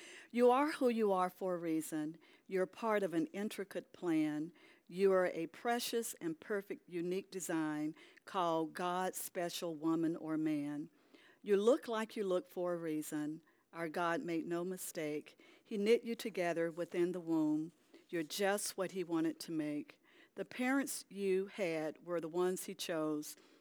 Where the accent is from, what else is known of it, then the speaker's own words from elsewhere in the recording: South Carolina, United States; also born or lived in St. Louis, United States; now in Texas, United States; I lived in St. Louis, so you see a state flag of Missouri. I lived in Texas now, of course, and I'm from South Carolina